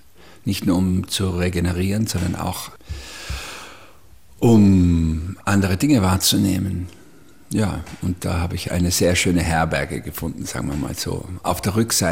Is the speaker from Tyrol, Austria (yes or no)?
yes; Tyrol, Austria; Wir als Tiroler sind ja immer da ein bisschen, haben wir so eine merkwürdige innere Arroganz, dass es nichts Schöneres gäbe als diese extreme Situation unseres Umfeldes, also sozusagen das Tal und die Höhe unserer Berge bis zu 3500 Meter